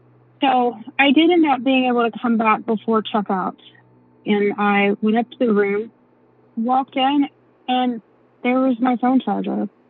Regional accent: Decatur, Alabama, United States; now in Birmingham, United States; I live in Birmingham, Alabama. And last weekend, I went back to my hometown, Decatur, Alabama. It's a small town

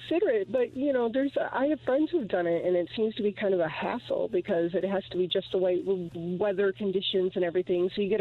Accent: Michigan, United States; I went to the Labor Day liftoff in Colorado Springs, and I'm here from Michigan, and it was amazing.

